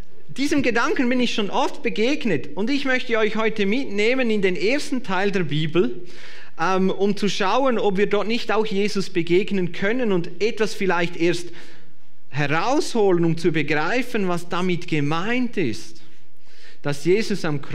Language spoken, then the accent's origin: German; Switzerland; Und ich habe festgestellt, als Schweizer dieser Zeit